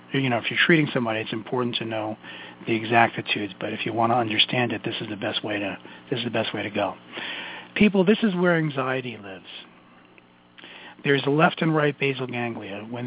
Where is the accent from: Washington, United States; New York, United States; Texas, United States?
New York, United States; Brooklyn; accent: Brooklyn; Oh, my God, my Brooklyn accent just came out.